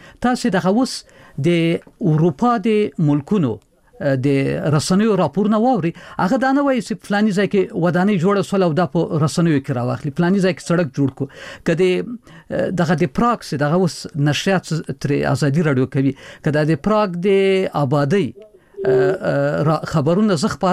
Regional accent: Afghanistan; زه هم د افغانستان یم

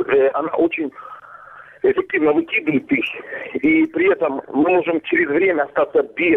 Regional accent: Donetsk, Donetsk Oblast, Ukraine; Я с Донецка.

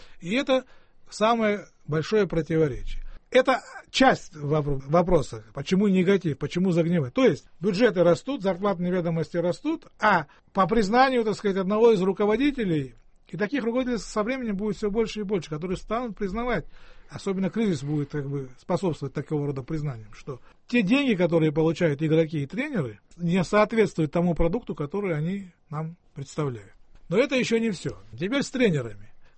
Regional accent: Russia; Они знают, что я россиянин, у меня русский паспорт, у меня российский паспорт

